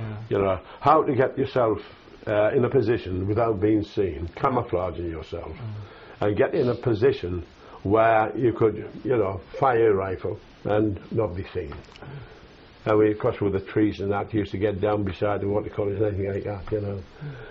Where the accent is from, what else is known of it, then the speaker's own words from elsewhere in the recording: North East England, United Kingdom; accent: Geordie; my difficulty in communicating because of my accent. And they used to say, well, you're Geordie